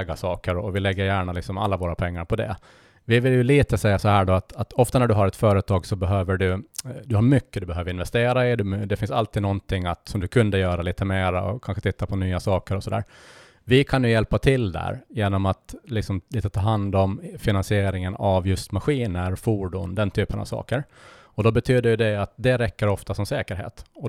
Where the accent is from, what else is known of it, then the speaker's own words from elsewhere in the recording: Jomala, Åland, Finland; Jag är en trebarnsfar från Jomala